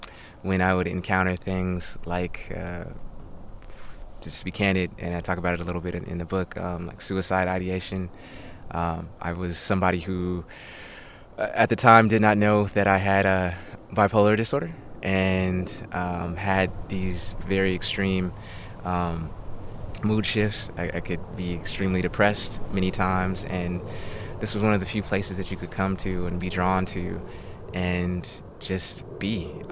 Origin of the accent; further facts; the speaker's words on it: Seattle, Washington, United States; I was a kid from Rainier Beach who was going to private schools, many times, you know, be one of the few black students there